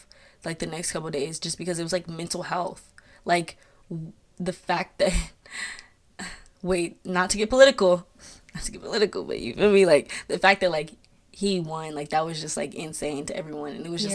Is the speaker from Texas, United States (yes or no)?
yes; Texas, United States; This is, mind you, I'm from Texas.